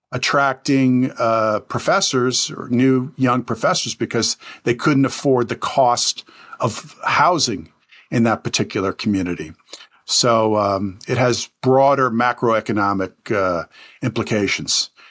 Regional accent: New York City, New York, United States; now in Washington, United States; if you live like me in D.C. and I come from New York City

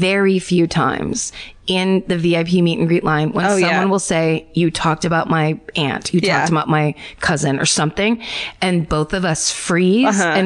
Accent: Illinois, United States; My hometown murder happened in 1994 in a western suburb of Chicago when I was 10 years old.

